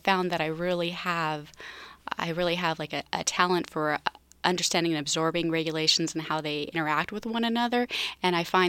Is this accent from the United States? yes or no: yes; Spokane, Washington, United States; I grew up in Spokane on the South Hill